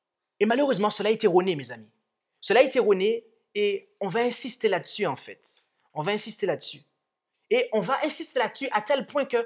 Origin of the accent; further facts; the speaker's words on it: Martinique; Mon père est noir, ma mère est blanche, je suis métisse. Et moi, j'ai grandi en Martinique